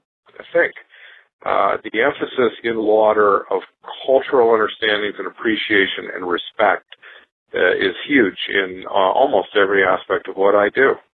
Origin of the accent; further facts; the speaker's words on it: Michigan, United States; when I go down into Texas to do business as an American from Michigan going to Texas.